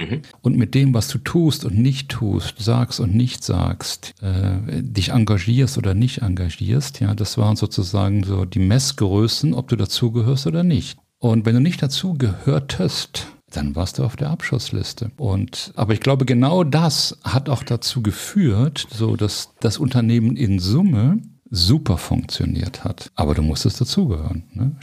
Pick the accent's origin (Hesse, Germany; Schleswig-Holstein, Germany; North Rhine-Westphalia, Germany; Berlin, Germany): North Rhine-Westphalia, Germany; Cologne; ich bin ein geborener Kölner.